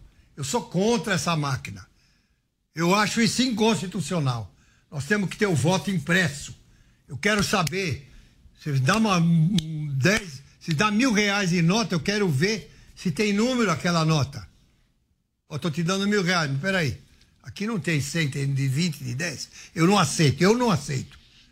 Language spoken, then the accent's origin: Portuguese; Brazil; Eu cresci no Brasil.